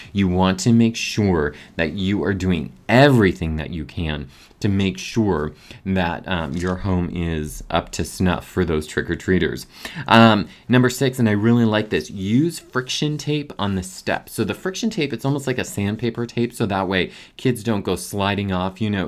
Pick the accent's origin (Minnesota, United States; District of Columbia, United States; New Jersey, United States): Minnesota, United States; Now, I grew up in Minnesota, so this time of year, it's a little bit wet.